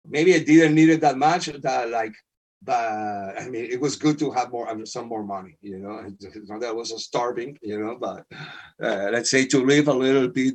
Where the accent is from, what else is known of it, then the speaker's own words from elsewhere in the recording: Barcelona, Catalonia, Spain; English is a second language; moved away as an adult; now in Madrid, Spain; Well, I think that I am from Barcelona. I've been living here 20 years.